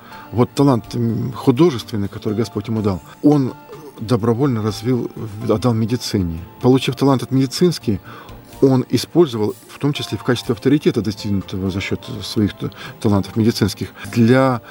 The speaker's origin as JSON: {"language": "Russian", "region": "Ryazan Oblast", "country": "Russia", "said": "Я говорю, а мы рязанские приехали."}